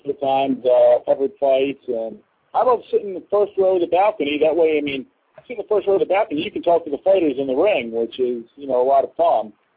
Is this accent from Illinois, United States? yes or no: no; Philadelphia, Pennsylvania, United States; growing up, born and raised in Philadelphia